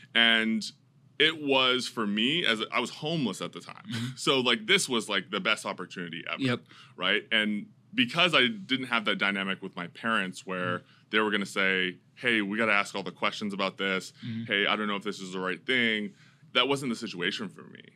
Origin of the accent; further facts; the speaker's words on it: Okotoks, Alberta, Canada; Yeah. So I grew up in Okotoks, Alberta. It's mm-hmm. a small town outside of Calgary in mm-hmm. Western Canada, about 20,000 people in my town at the time.